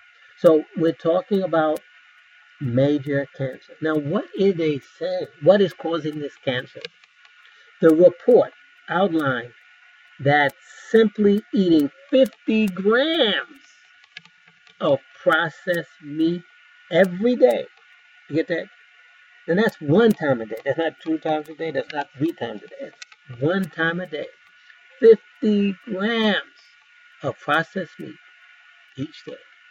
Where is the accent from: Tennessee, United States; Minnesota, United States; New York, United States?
New York, United States; Okay, now when I grew up in New York